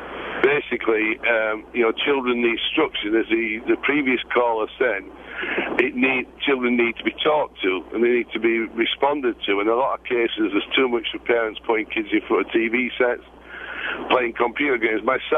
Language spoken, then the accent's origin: English; England, United Kingdom; I'm from England.